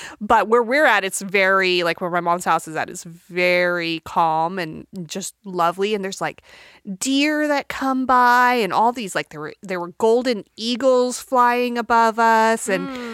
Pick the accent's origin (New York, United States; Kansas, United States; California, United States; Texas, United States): California, United States; Fresno; Growing up in Fresno, I didn't even realize was like a thing.